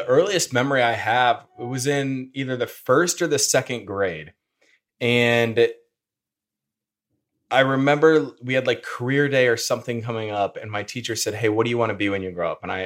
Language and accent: English; Peoria, Illinois, United States; Well, you know that I'm from the Peoria area in Illinois, so I did grow up rooting for the Bulls.